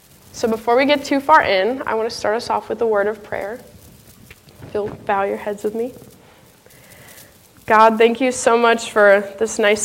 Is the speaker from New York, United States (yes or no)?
no; Portage, Indiana, United States; I'm from Portage, Indiana, which is right by the lakefront